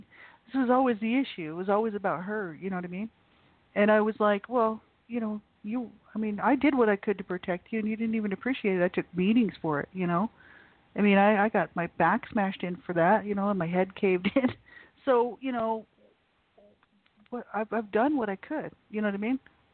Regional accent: Albuquerque, New Mexico, United States; born there; Yeah, I was born in Albuquerque, so I was born in the city there.

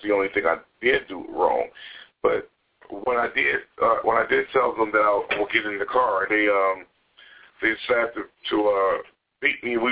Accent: United States; I'm an American. You know, I'm a United States citizen.

